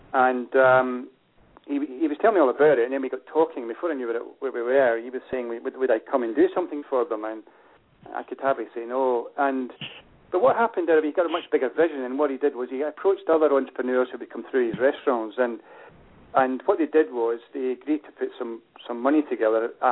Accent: Scotland, United Kingdom; being a Scotsman, I'm fascinated

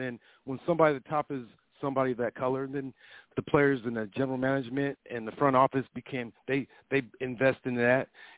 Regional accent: Seattle, Washington, United States; my best experience out of all of them was playing in my home state of Seattle, Washington

